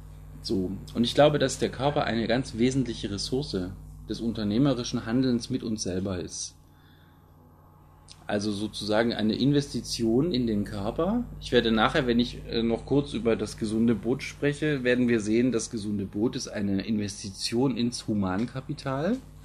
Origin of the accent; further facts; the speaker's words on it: Baden-Württemberg, Germany; ich muss vielleicht dazu sagen, ich komme aus Baden-Württemberg.